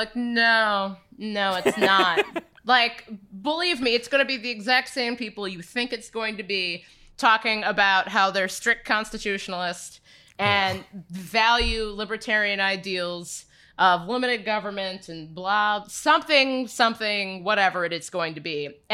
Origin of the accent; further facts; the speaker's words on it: Cincinnati, Ohio, United States; and then I grew up in Cincinnati, which is, Middletown is like a suburb-ish of Cincinnati.